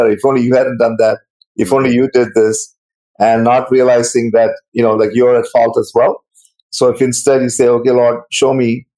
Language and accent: English; Canada; from Canada.